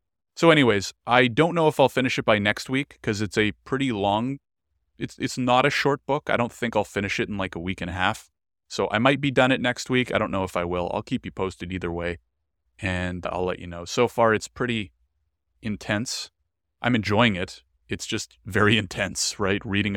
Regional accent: Canada; but I am Jewish and I've had a very privileged life in Canada, growing up in Canada

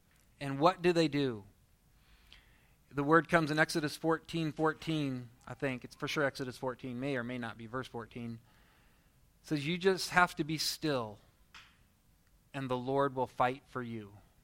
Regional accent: Seward, Nebraska, United States; But we grew up in Seward, Nebraska, going to Faith Lutheran Church.

